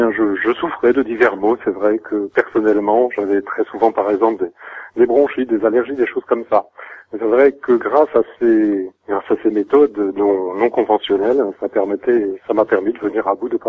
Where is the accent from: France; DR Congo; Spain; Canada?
France; North; vu que je suis originaire du Nord. Et je suis arrivé dans le Sud